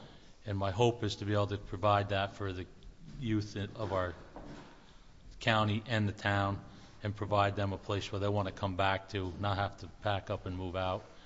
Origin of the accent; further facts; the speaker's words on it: Greenville, United States; from Greenville. I live in Greenville my whole life.